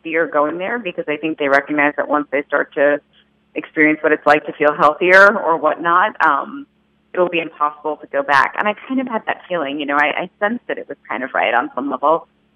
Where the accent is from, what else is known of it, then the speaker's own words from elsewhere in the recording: New York City, New York, United States; You know, I grew up in New York City. I didn't have much exposure to farm animals.